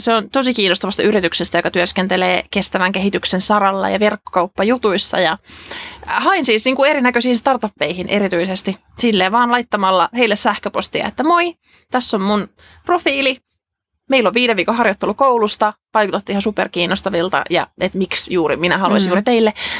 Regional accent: Ostrobothnia, Finland; accent: Ostrobothnian; Mullakin niin kuin mun perhetausta tulee Pohjanmaalta. Mulla on Pohjanmaan murre, on se mun äidinkieli niin sanotusti.

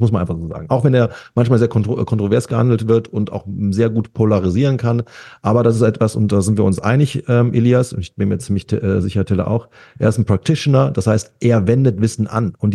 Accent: Italy; ich bin ein nicht-spanischer Mensch. Nein, also jeder denkt, ich wäre Spanier, ich bin Italiener.

